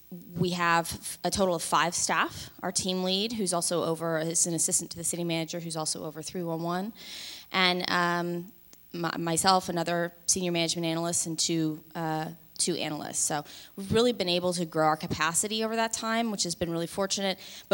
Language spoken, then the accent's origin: English; Kansas City, United States; I grew up in the Kansas City metro area, and I had the experience of going away for school